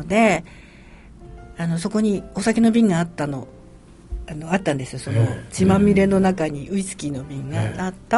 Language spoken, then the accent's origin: Japanese; Takaoka, Toyama, Japan; 富山県は高岡伏木の出身です。